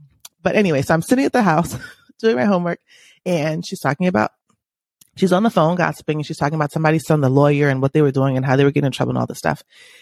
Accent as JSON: {"language": "English", "region": "Louisiana", "country": "United States", "tie": "born or raised there", "said": "Like when I was growing up in Louisiana, almost every joke about Louisiana is about your Frenchy name, about your Frenchy accent."}